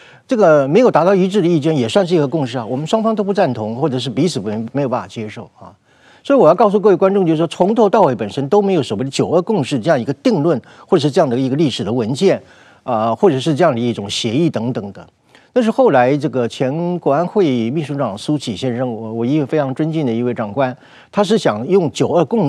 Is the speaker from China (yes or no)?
no; Taiwan; 如果今天我们台湾人民不是要护守我们的民主体制的话